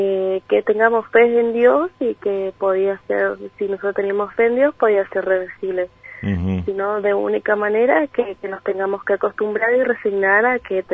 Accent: Posadas, Misiones, Argentina; also born or lived in San Salvador de Jujuy; Y bueno, de ahí vinimos para acá de igual manera, nosotros somos acá de Posadas.

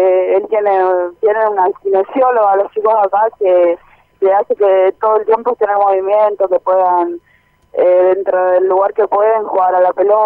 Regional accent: Posadas, Misiones, Argentina; now in Buenos Aires, Argentina; Nosotros somos de Posadas

